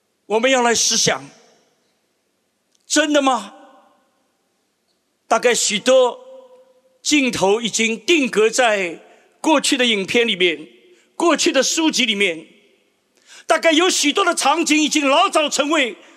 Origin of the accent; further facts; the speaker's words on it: Shanghai, China; 我自己出生在上海，成长在上海，那么上海话里面呢，模范跟麻烦是同一个发音